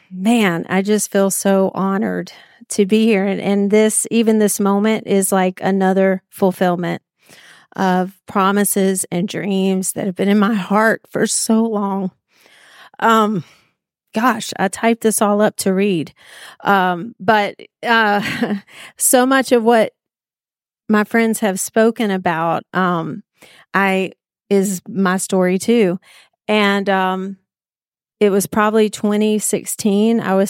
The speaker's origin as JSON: {"language": "English", "town": "Mobile", "region": "Alabama", "country": "United States", "said": "because I'm from Mobile, Alabama, and Integrity Music was in Mobile"}